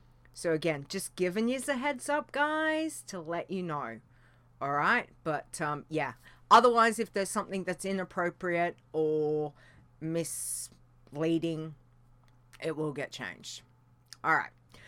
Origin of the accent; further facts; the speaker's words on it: Australia; We're Australian. We call it holidays. It's holidays. It's what we do.